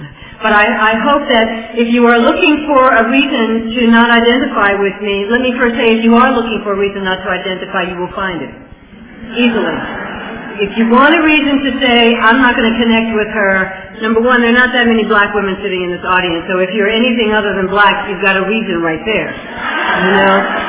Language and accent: English; the South, United States; I grew up in the South, and they hurt me a lot when I was growing up.